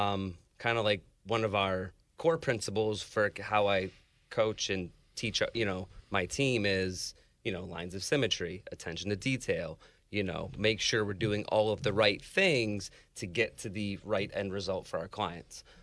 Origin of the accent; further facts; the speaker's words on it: New York, United States; now in Charlotte, United States; Originally from upstate New York.